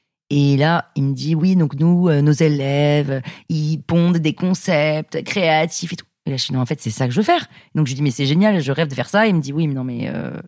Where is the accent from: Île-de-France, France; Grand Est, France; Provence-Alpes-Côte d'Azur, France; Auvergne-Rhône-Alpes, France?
Île-de-France, France; Paris; also born or lived in London, United Kingdom; Et moi, je suis née à Londres. Et donc, ils ont passé 15 ans à Londres. Moi, je suis partie à 8 ans de Londres. Et après, ils sont arrivés à Paris